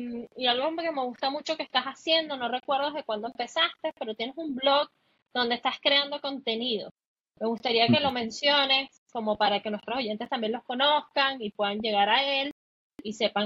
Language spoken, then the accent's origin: Spanish; Venezuela; o por lo menos en Venezuela, en mi país, no sé cómo es en México